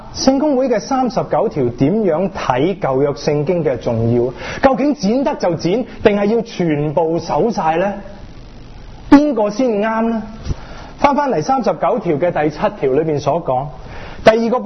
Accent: China; 我们中国人嘛，我们譬如说我们出街吃碗猪红不得的了

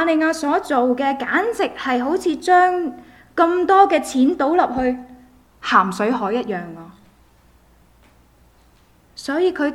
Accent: Macau; 我就是澳門來的，所以由小到大周圍都有當鋪的。

